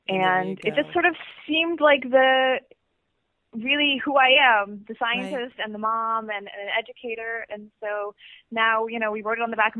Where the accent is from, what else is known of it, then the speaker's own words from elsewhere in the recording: Virginia, United States; So I grew up in Virginia, actually, in the middle of nowhere. No, not even a town name, sort of half an hour north of Richmond.